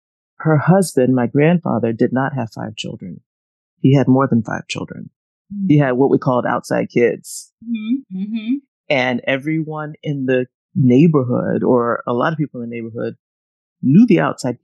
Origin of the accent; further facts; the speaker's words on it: Atlanta, Georgia, United States; I'm not from New York, I'm from Atlanta. So whatever was already going on in New York, it hadn't reached Atlanta yet.